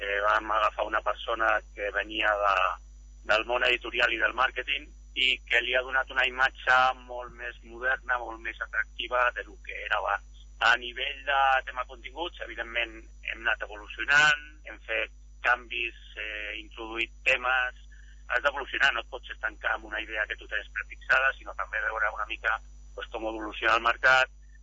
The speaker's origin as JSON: {"language": "Catalan", "region": "Catalonia", "country": "Spain", "said": "som tots catalans"}